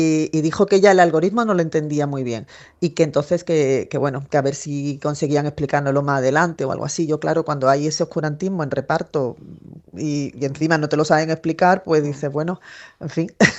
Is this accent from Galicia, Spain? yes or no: no; Andalusia, Spain; tan españoles y tan europeos somos los andaluces como cualquier otro ciudadano de España.